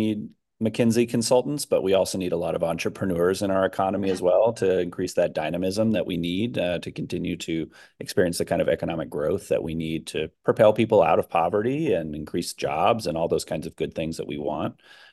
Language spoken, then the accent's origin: English; California, United States; I grew up in the Central Valley and have experienced triple digit temperatures for almost my adult life, except for when I moved away to the Bay Area in Southern California for almost a decade and then moved back to this hot box